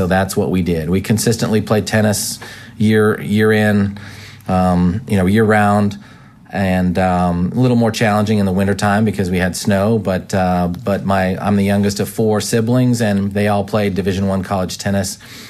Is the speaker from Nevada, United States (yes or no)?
no; Ogden, Utah, United States; I really enjoyed growing up in Ogden. Ogden, Utah, home of Weber State University.